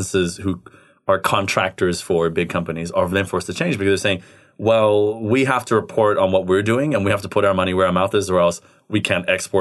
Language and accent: English; New Zealand; as a Kiwi, I'm a Kiwi. I don't sound it, but I'm a Kiwi.